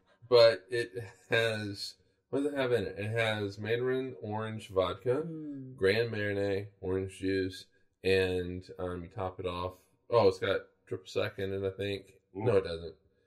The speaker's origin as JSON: {"language": "English", "region": "South Carolina", "country": "United States", "tie": "born or raised there", "said": "only because I grew up in South Carolina."}